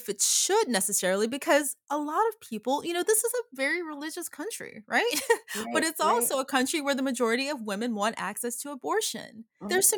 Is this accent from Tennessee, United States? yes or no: yes; Memphis, Tennessee, United States; I grew up in the South. I grew up in Memphis, Tennessee. I went to a traditional Black Baptist church, New Bethel Baptist.